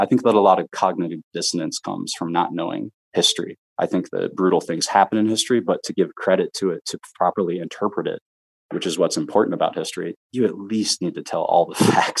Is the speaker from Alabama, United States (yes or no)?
no; Monroe, Michigan, United States; Again, I'm from Monroe. I'm representing from that side, too, as opposed to the Native sides.